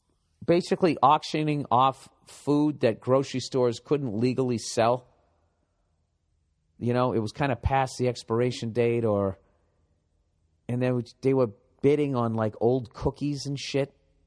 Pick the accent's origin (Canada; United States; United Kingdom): United Kingdom; Birmingham, West Midlands; I'm from Birmingham, England, and I support Aston Villa.